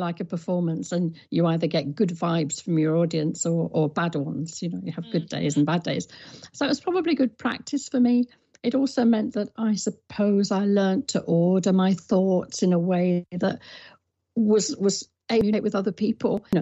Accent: Yorkshire and the Humber, United Kingdom; also born or lived in Birmingham; I was born in Birmingham and moved to Yorkshire.

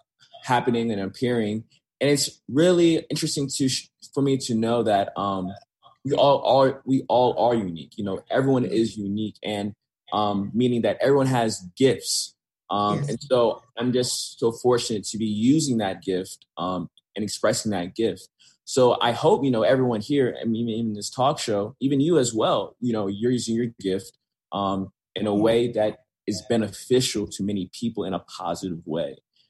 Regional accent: Haiti; I am 28 years old. I'm from Haiti.

